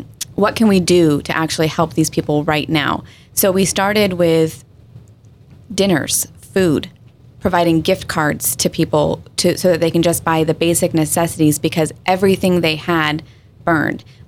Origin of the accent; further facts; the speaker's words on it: California, United States; now in San Diego, United States; I grew up in Northern California, East Bay, California